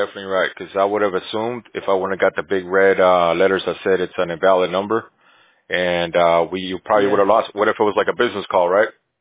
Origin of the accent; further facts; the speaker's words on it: Bolivia; I'm from Bolivia. We also have tricky last names as well